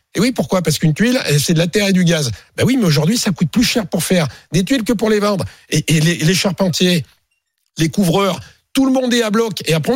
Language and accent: French; Clermont-Ferrand, Auvergne-Rhône-Alpes, France; je viens de Clermont.